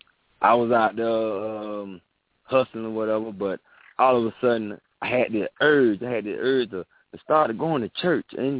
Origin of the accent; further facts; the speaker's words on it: Apopka, Florida, United States; also born or lived in Orlando; I was born in Orlando, Florida, but my mom and they stay in Apopka, Florida, and that's where I resided in Apopka, Florida, been here majority of all my life.